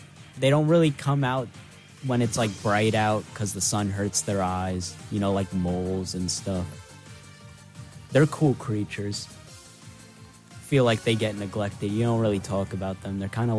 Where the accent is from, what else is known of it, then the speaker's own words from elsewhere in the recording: Brooklyn, New York, United States; I probably rep him more because I'm from Brooklyn.